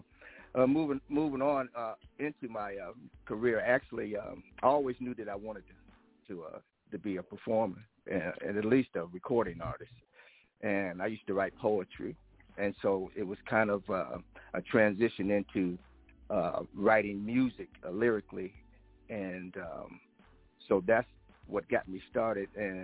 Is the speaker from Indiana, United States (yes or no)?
yes; Fort Wayne, Indiana, United States; back when I was growing up in Fort Wayne, Indiana, my parents used to have a company come over